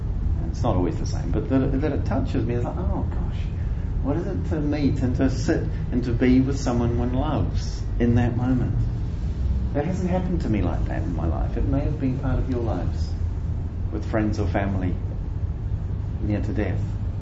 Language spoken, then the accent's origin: English; New Zealand; did I say I'm from New Zealand?